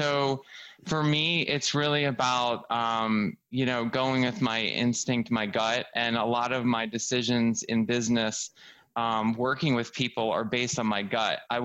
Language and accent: English; Philadelphia, Pennsylvania, United States; Northeast Philadelphia.